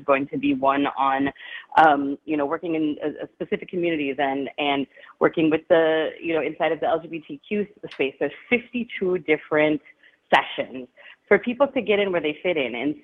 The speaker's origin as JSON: {"language": "English", "town": "Milwaukee", "region": "Wisconsin", "country": "United States", "also_born_or_lived": "New York", "lives_now": "Texas, United States", "said": "I'm going to say I'm from Milwaukee. Really happy to be bringing it back home this year."}